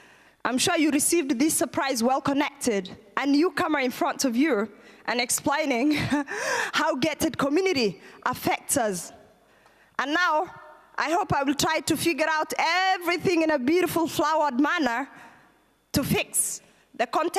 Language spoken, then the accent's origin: English; Kenya; So we grew up in Kenya.